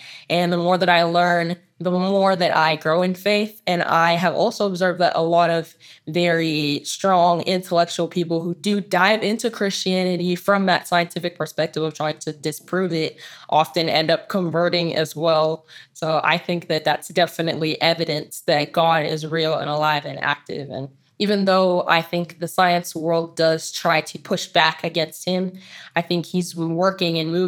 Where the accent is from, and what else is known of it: United States; born there